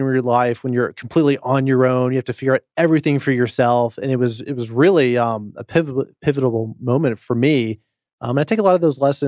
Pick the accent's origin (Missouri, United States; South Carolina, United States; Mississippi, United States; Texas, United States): South Carolina, United States; moved away as an adult; now in Atlanta, United States; I grew up in South Carolina, went to Clemson, graduated there, caught the startup bug, and then moved to Atlanta